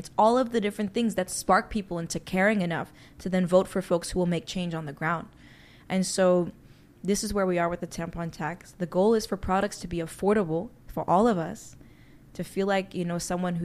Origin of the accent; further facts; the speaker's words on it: New York City, New York, United States; We grew up in the Upper East Side of Manhattan. We grew up in Eleanor Roosevelt's townhouse.